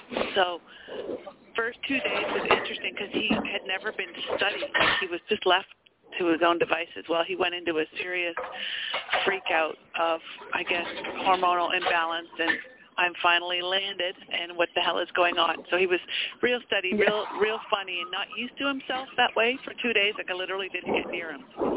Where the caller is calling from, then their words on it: Montreal, Quebec, Canada; I'm from Montreal.